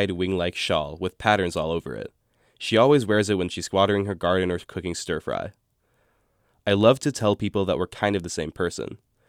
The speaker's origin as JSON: {"language": "English", "town": "Seattle", "region": "Washington", "country": "United States", "tie": "born there", "said": "I was born in Seattle, and I'm half white."}